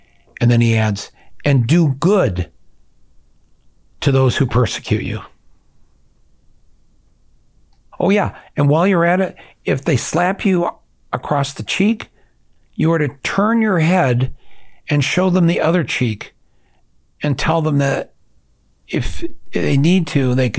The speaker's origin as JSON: {"language": "English", "country": "United States", "said": "And I'm speaking as an American, so we're the OGs of genocide."}